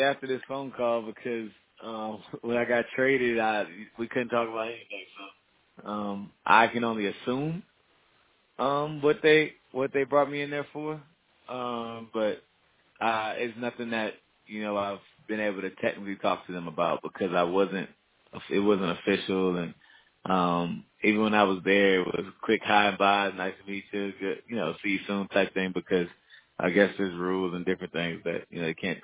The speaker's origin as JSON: {"language": "English", "region": "Virginia", "country": "United States", "said": "Oh, actually, I'm from Virginia, but I have some roots here. I'm in the Carolinas."}